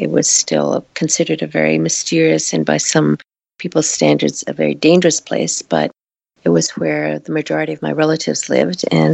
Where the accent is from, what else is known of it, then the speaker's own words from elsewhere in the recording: New York, United States; also born or lived in Queens; I was born in Queens, New York, and grew up primarily on Long Island in a Jewish neighborhood. We were the only Asian family in that neighborhood.